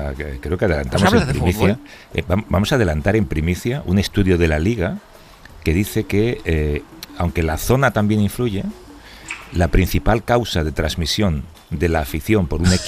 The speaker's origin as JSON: {"language": "Spanish", "town": "Madrid", "region": "Community of Madrid", "country": "Spain", "tie": "born or raised there", "said": "yo crecí en Usera, en Madrid."}